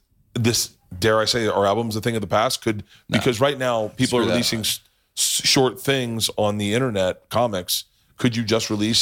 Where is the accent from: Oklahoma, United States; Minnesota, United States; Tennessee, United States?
Oklahoma, United States; Because when I told everyone I was from Oklahoma, I fucking let them know.